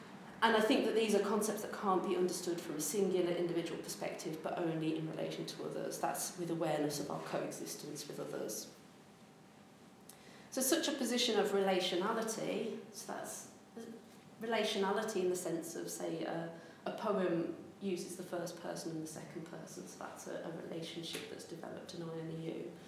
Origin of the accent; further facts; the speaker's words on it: West Midlands, United Kingdom; accent: Brummie; It's the trace of Brummie in my own accent there that comes from that particular history.